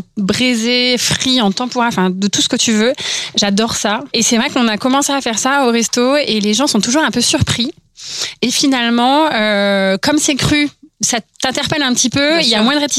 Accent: Orsay, Île-de-France, France; je venais d'un petit village, j'allais dire. Peut-être pas non plus, mais je viens d'Orsay, donc de la Vallée Chevreuse.

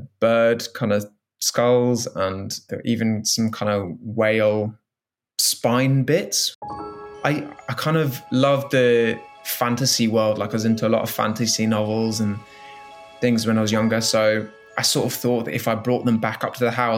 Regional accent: Isle of Arran, Scotland, United Kingdom; I grew up on an island in Scotland called the Isle of Arran.

